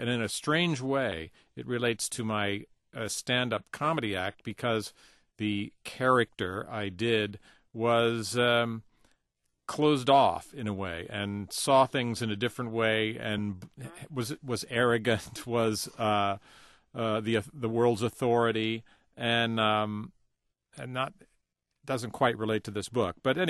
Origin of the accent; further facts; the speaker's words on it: Garden Grove, California, United States; now in Los Angeles, United States; I did. I grew up in Garden Grove, California.